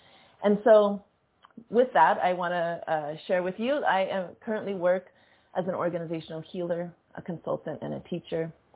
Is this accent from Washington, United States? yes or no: yes; Seattle, Washington, United States; first language Tagalog; I am second generation Filipino-American, queer and non-binary, and I grew up on Coast Salish territories, mostly in Seattle.